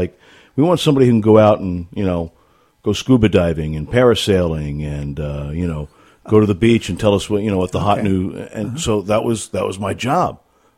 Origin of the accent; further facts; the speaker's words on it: Baltimore, Maryland, United States; I grew up in Baltimore. Oldest of three kids. I have two younger sisters.